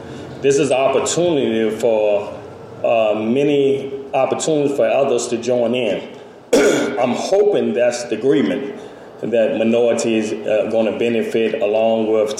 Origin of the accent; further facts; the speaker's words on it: Richmond, Virginia, United States; I grew up in the Richmond area, and I remember at early age growing up in Richmond, Coliseum was the center of attention. I'm 47 years old now, and we still see the Coliseum.